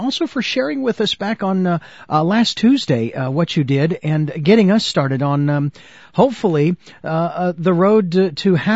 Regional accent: Arizona, United States; I was born and raised in Arizona. Of course I've heard of Sedona

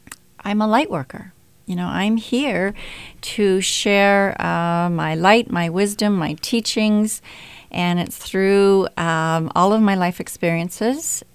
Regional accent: Canada; Not very long. I'm actually from Canada.

